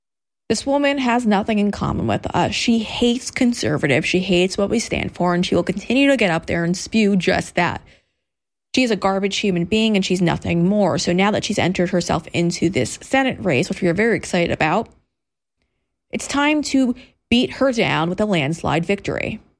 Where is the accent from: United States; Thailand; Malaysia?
United States; Florida; I mean, I came from Florida. Cubans understood what our issues were.